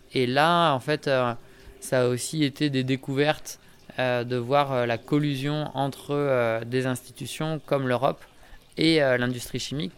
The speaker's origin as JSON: {"language": "French", "town": "Barnave", "region": "Auvergne-Rhône-Alpes", "country": "France", "tie": "born or raised there", "said": "Bah déjà, j'ai grandi à Barnave de mes, 5 ans jusqu'à mes 20 ans."}